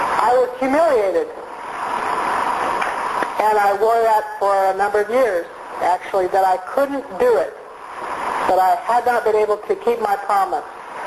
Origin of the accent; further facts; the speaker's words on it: Bakersfield, California, United States; So I grew up in Bakersfield, and when I was 8 years old, approximately